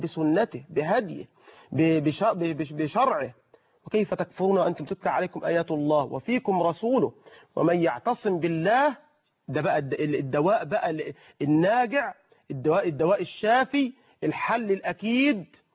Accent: Egypt; بلدنا مصر

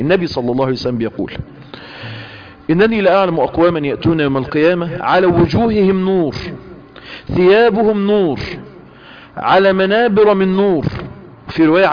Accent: Mansoura, Dakahlia, Egypt; انا من المنصورة

